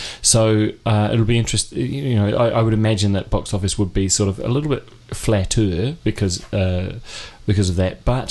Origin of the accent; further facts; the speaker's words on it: New Zealand; it's part of being Kiwi now. You know, like boy did that. Yeah, boy did that a few years ago, and it's been a while since we've had a New Zealand film